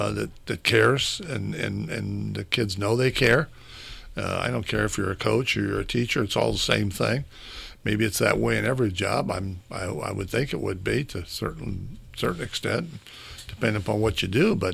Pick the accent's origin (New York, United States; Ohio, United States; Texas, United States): Ohio, United States; Marion; I was born and raised on Lafayette Street between Bradford and Vine Streets. It was a neighborhood